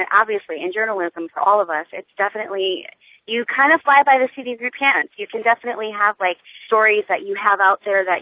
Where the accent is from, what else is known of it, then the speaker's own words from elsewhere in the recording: Connecticut, United States; now in Seattle, United States; I know, but I'm from Connecticut, so what am I going to do?